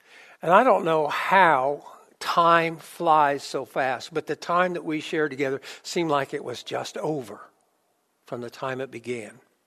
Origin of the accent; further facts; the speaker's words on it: Remington, Indiana, United States; also born or lived in Farmer City, Illinois; When we were children growing up, we moved from Farmer City, Illinois to Remington, Indiana. And as a child, that was about 50 light years away from civilization and from the family that we loved.